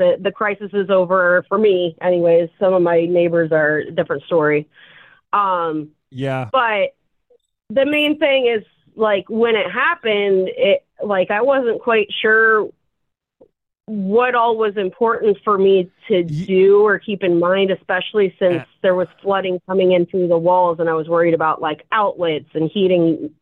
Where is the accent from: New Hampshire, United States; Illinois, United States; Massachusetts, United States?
Illinois, United States; Chicago; See, I'm from Chicago, so I know what real cold is, been here for long enough.